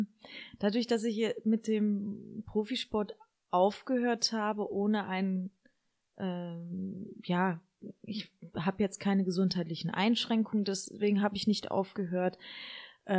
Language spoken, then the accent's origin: German; Herne, North Rhine-Westphalia, Germany; born there; ich bin in Herne geboren. Ich, meine Eltern kommen aus Marokko.